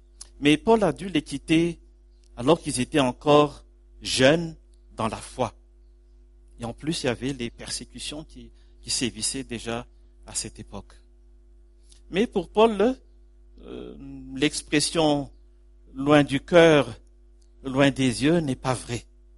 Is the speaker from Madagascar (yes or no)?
yes; Madagascar; Mais chez nous, en Madagascar, c'est terrible.